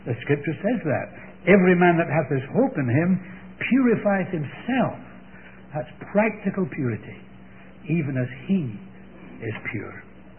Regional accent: Scotland, United Kingdom; being a Scotsman, I had to devise some means for providing pocket money for these kids

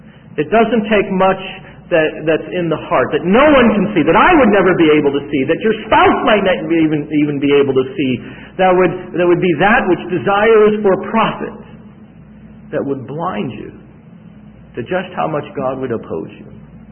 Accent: Southern United States, United States; accent: southern; That's my southern accent, sorry.

